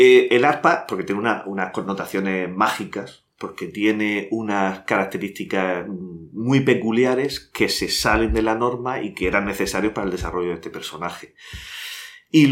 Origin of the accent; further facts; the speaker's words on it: Cartagena, Region of Murcia, Spain; yo no soy de Murcia, soy de Cartagena.